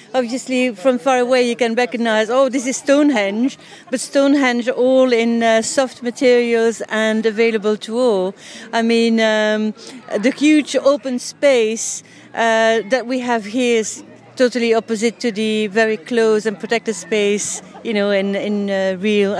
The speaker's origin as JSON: {"language": "English", "country": "Belgium", "second_language": "English", "moved": "yes", "lives_now": "Milton Keynes, United Kingdom", "said": "Originally from Belgium, but I live in MK now. I've been here for a few years already."}